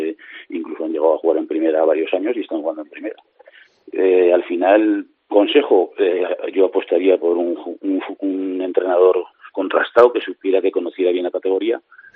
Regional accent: Huesca, Aragon, Spain; Bueno, yo soy de Huesca y me siento muy muy representado con el club y me gusta Huesca desde niño.

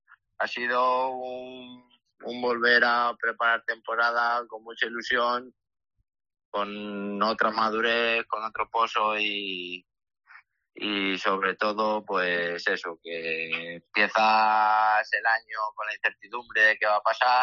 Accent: Tomelloso, Castilla-La Mancha, Spain; una de las corridas fuertes de este año pues es la de mi tierra, de torear en Tomelloso

